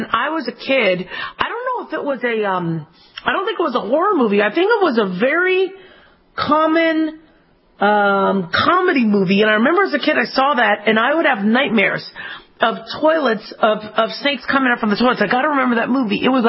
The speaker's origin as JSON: {"language": "English", "town": "Phoenix", "region": "Arizona", "country": "United States", "tie": "born or raised there", "said": "as a kid, I grew up in Phoenix, Arizona, so rattlesnakes were all over the place."}